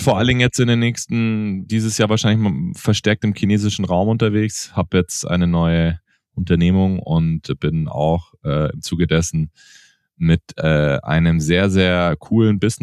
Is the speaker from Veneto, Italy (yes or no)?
yes; Veneto, Italy; German is a second language; als Italiener und nahe an Venedig liegend aufgewachsen bin.